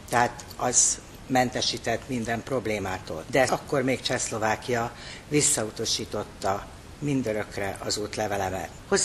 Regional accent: Leányfalu, Pest, Hungary; Én Leányfalun születtem, ott nevelkedtem

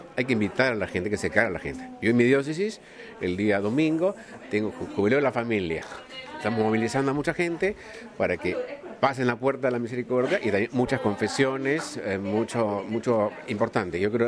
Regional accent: Peru; por lo menos en mi país, ha habido desde el primer momento ya el gobierno ha enviado escuadrones de emergencia, de rescate, porque Perú también es un país sísmico.

